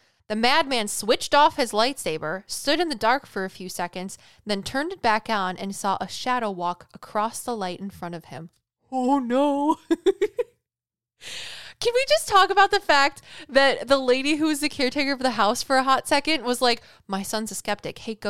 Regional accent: Wales, United Kingdom; I want to go to a castle in Wales, not only because I'm Welsh, but because castle in Wales, come on.

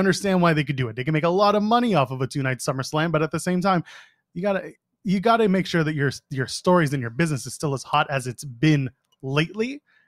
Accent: Canada; Sorry, I'm Canadian.

